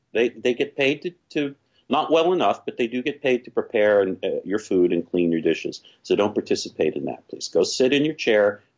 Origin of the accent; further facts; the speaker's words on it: West Virginia, United States; now in New York, United States; I'm not Jewish. A lot of people think I am. … I live in New York. Sometimes I talk fast. But no, I was raised in West Virginia, went to a Methodist church.